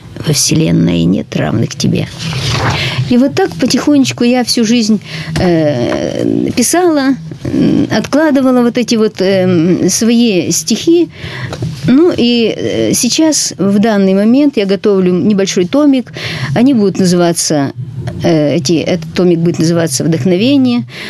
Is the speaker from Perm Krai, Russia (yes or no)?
yes; Perm, Perm Krai, Russia; born there; Я родилась в Перми.